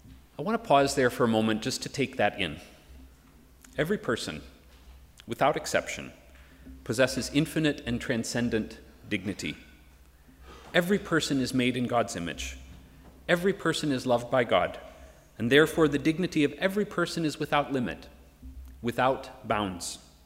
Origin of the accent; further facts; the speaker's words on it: United States; Like so many, I am incredibly troubled by the way my country's leadership is speaking about and acting toward immigrants today. And as you know, the U.S. is far from alone